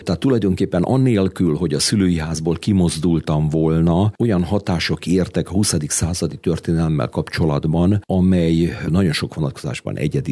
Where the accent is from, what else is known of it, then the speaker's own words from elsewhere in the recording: Kiskunhalas, Bács-Kiskun, Hungary; also born or lived in Transdanubia; Anyámmal is én ott születtem, de én kiskunhalasinak vallom magamat.